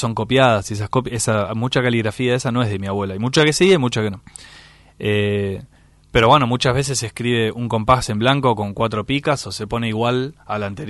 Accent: Argentina; nos identificamos como argentinos

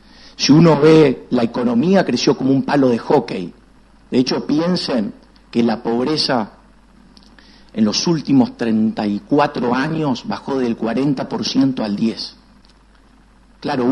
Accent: Santa Fe, Argentina; lo que me jodía del lugar donde yo vivía. Soy de Santa Fe.

